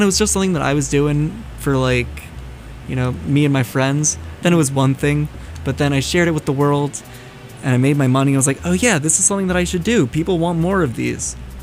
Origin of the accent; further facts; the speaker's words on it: New York, United States; So I'm actually from New York, not the city, but about half an hour outside.